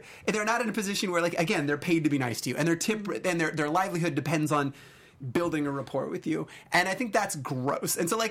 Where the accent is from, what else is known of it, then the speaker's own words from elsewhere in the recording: Arizona, United States; I grew up in Arizona. I love this stuff.